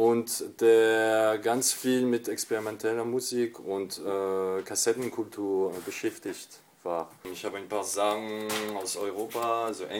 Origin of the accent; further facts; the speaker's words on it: France; moved away as an adult; now in Berlin, Germany; ich komme aus Frankreich und bin vor 10 Jahren nach Berlin gezogen.